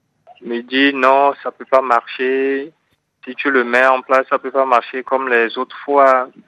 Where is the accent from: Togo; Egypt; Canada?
Togo; now in France; pour pouvoir retourner chez moi au Togo